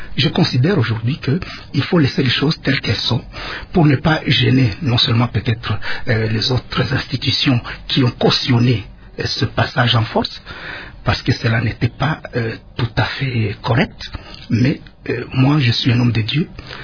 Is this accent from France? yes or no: no; Bukavu, South Kivu, DR Congo; J'ai grandi à Bukavu, j'ai étudié au collège Al-Fadjiri des jésuites, à l'école primaire, à l'école secondaire